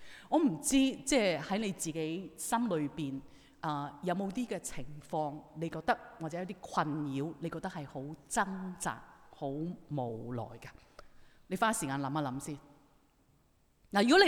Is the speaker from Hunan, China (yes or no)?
no; Guangdong, China; 是不是我們廣東人會說